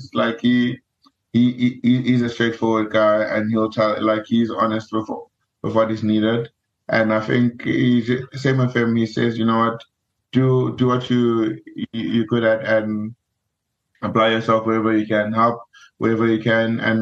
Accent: Free State, South Africa; I mean, I am from the Free State.

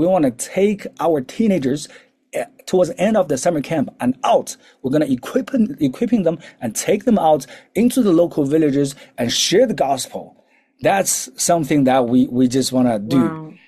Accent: China; English is a second language; now in South Africa; We study English in China, but we didn't speak English. So basically, I need to practice my English. That's the hurdle. And since I came to South Africa, I need to practice, to listen, to speak.

